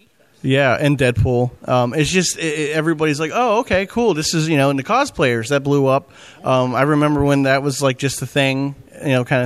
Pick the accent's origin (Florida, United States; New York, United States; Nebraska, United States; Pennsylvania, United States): Florida, United States; Jupiter; And I'm from Jupiter in West Palm myself originally, and I love South Florida.